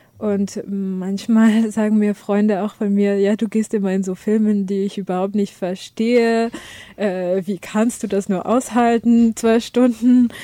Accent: France; Ich komme aus Frankreich

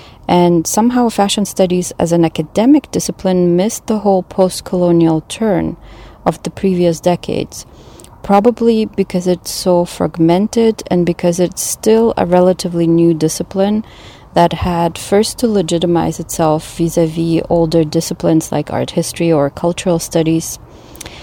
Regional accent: Canada; now in Denmark; I'm currently teaching fashion studies at the University of Southern Denmark, SDU, but I'm originally from Canada

